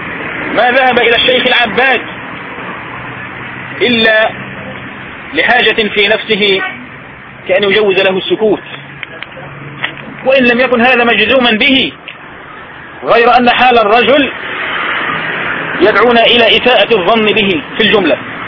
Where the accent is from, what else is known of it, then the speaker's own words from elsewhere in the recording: Egypt; فتنة الخروج عندنا بمصر